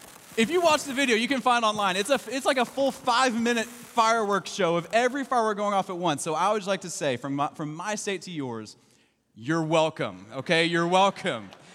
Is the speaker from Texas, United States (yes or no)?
no; Kentucky, United States; I'm originally from Kentucky, and so I got a little bit of redneck in my blood, and so blowing stuff up is just part of our life.